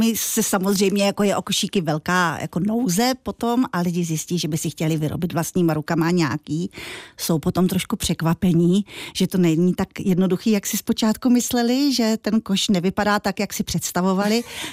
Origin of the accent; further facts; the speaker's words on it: Moravia, Czechia; now in Trutnov, Czechia; Když jsme se nastěhovali do Trutnova, my jsme z Moravy